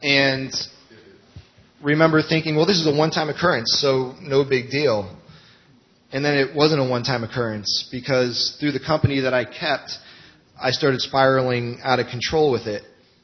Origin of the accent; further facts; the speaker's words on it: Greenwich, Connecticut, United States; I was born and raised here in Greenwich, Connecticut, to two great parents, Debbie and Charlie, and grew up in the church